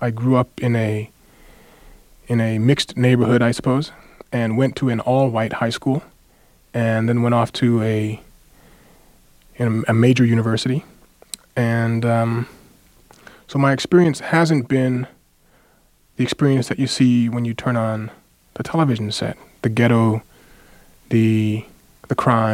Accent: St. Louis, Missouri, United States; In St. Louis, which is sort of south, sort of north, sort of south. A Midwestern city with a lot of southern tendencies, southern feelings, southern climate.

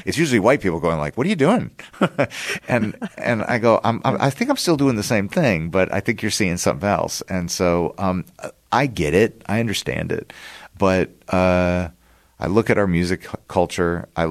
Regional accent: Memphis, Tennessee, United States; he knows I'm from Memphis and we have that connection.

